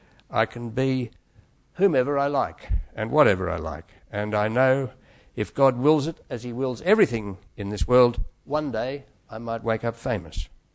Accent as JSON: {"language": "English", "town": "Melbourne", "region": "Victoria", "country": "Australia", "moved": "yes", "said": "And the fact that I'd said I came from Melbourne in Australia, it was just... It didn't matter."}